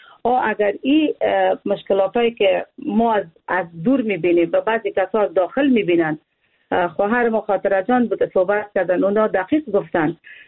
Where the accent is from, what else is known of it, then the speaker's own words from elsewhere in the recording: Afghanistan; من یک افغان هستم